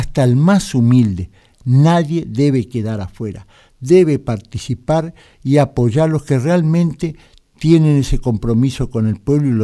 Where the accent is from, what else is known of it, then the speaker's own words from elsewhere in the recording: Buenos Aires, Argentina; yo fui criado en Buenos Aires hasta la edad de 15 años. Yo estudiaba, había terminado la primaria, estaba en la Escuela Técnica de Benavides, en la zona norte allá de la zona del Partido Escobar